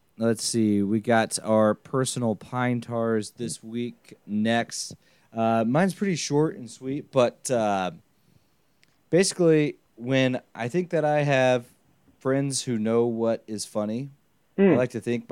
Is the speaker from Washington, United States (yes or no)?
no; Kansas, United States; I remember studying abroad, traveling, and saying that I'm from Kansas.